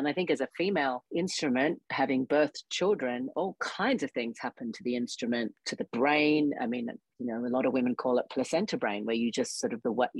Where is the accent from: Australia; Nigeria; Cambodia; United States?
Australia; I grew up in Australia in the Australian school system